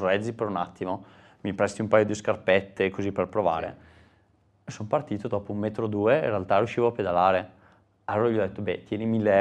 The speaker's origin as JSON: {"language": "Italian", "town": "Salò", "region": "Lombardy", "country": "Italy", "tie": "born or raised there", "said": "un po' annoiato dalle mie parti, sono originario di Salò."}